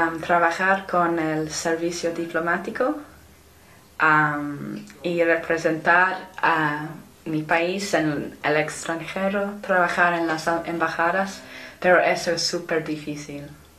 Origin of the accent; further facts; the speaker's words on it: England, United Kingdom; Spanish is a second language; No, soy inglesa.